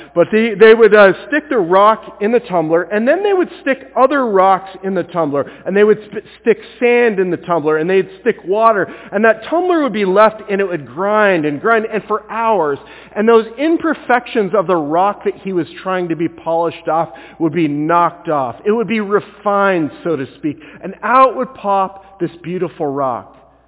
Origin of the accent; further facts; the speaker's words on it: Washington, United States; No offense to any Oregonians in the room, but I am from Washington.